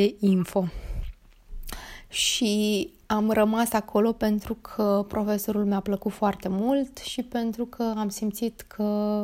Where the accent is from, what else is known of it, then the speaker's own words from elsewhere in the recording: Roman, Neamț County, Romania; când am început să iau cursuri de Pascal la Clubul Copiilor din orașul meu natal, Roman.